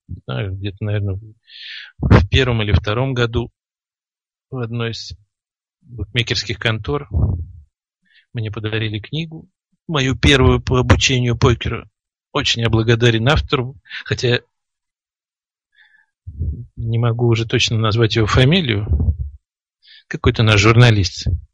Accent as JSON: {"language": "Russian", "region": "Saint Petersburg", "country": "Russia"}